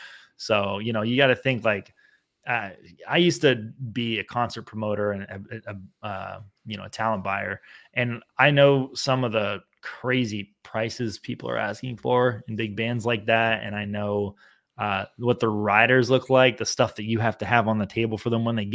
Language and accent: English; State College, Pennsylvania, United States; I'm from State College, yeah.